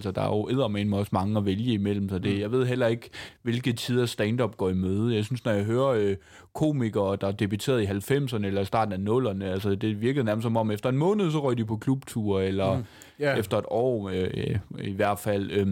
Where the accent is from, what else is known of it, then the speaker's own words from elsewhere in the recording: Odense, Region of Southern Denmark, Denmark; For 11 år siden, der var der slet ingen open mic i Odense, som er min hjemby.